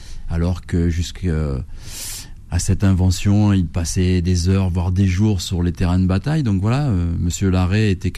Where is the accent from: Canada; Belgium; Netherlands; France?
France; Pyrenees; Moi j'ai grandi dans les Pyrénées